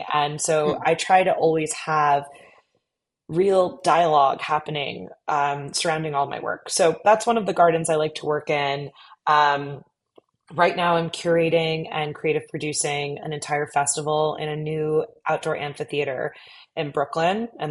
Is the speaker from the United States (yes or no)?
no; Inya, Paphos District, Cyprus; my family in Cyprus, we're from Inya, very small village. My family, they've been subsistence farmers